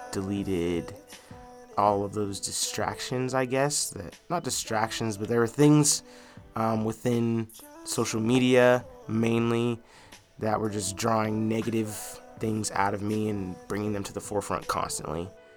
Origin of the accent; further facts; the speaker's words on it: Utah, United States; I was raised in Utah my whole life.